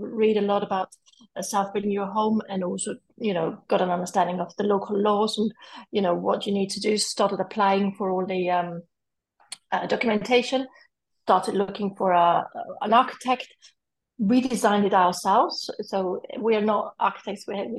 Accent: Italy; English is a second language; also born or lived in England; now in Spain; I'm from Italy, my husband is from Spain, we were living in England.

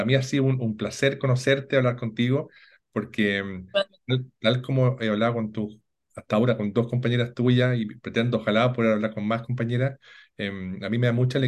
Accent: Chile; nos sirve como chileno también

